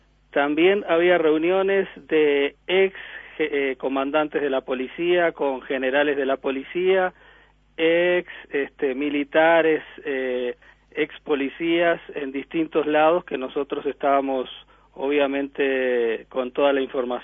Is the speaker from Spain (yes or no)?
no; Uruguay; now in Ecuador; en este momento podría ser más ecuatoriano que uruguayo en ese sentido, pero me siento tan ecuatoriano como uruguayo.